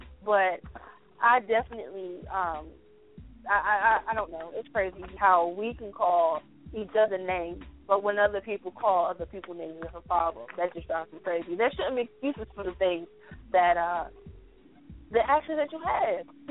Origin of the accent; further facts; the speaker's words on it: Newark, New Jersey, United States; You know, I grew up in Newark.